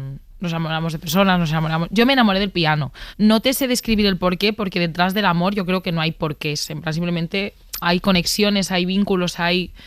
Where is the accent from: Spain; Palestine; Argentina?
Spain; Catalonia; now in Madrid, Spain; vivo aquí en Madrid, ¿no? Sí. Pero es verdad que soy de, no de Barcelona, pero de un pueblo del Maresma, que es la comarca que está así más para arriba, y siempre he vivido delante del mar.